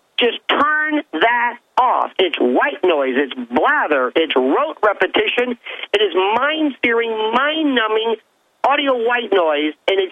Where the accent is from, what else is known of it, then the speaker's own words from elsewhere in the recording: Tampa, Florida, United States; Now, sure enough, my wife and I were in Tampa, my hometown.